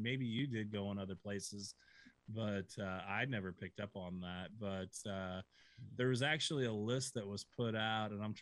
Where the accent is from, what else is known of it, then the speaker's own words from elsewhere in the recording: St. Louis, Missouri, United States; And you and I, of course, growing up in St. Louis, we're huge Cardinal fans